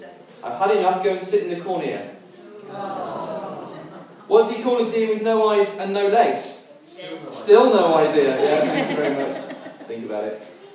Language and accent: English; United Kingdom; I know we're British and Christians, but you are allowed to take the last one if you want it.